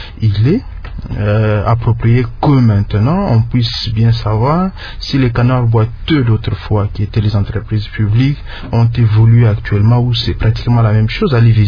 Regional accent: DR Congo; en tant que Congolais, j'ai un sentiment partagé.

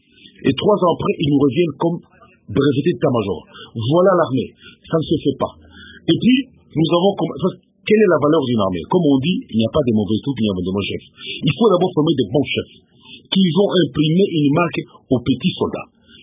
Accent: Bukavu, South Kivu, DR Congo; quand moi j'étais adolescent, chaque année, je voyais dans ma ville natale à Bukavu

